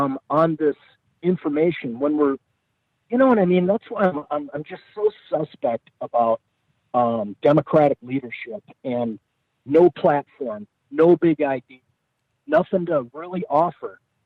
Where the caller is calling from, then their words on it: Tucson, Arizona, United States; Calling from Tucson, Arizona.